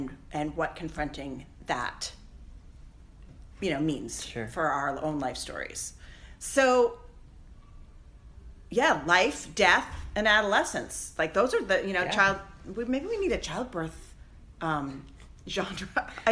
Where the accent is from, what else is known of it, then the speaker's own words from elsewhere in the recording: Seattle, Washington, United States; I grew up in Seattle in my teenage years